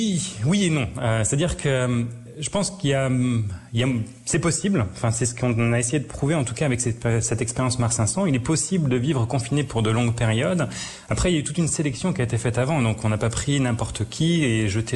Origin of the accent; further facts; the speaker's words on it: France; en tant que Français, ben voilà, j'aime bien discuter, j'aime bien poser des questions.